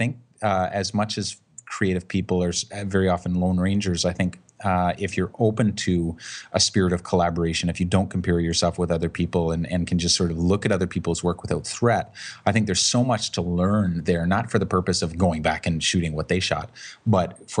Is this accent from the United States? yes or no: no; Canada; I'm a Canadian, but I live on the West Coast, and you know, we get more rain than anything.